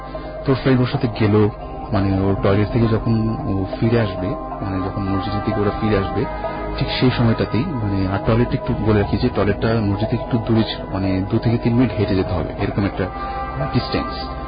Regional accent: Dhaka, Dhaka Division, Bangladesh; আমি পুরান ঢাকা থেকে এসেছি

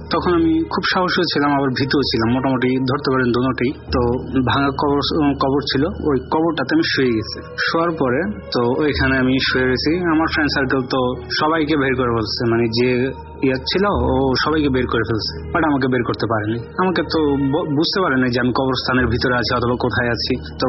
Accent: Comilla, Chittagong Division, Bangladesh; now in Oman; আমি ওমান থেকে বলছি এবং আমার হোমটাউন কুমিল্লাতে, যে কোনো একটা জায়গায়। তো রাসেল ভাই, কুমিল্লাতে যখন আমি কুমিল্লাতে ছোট থেকে বড় হয়েছি এবং কি কুমিল্লাতেই থাকি অনেক বছর।

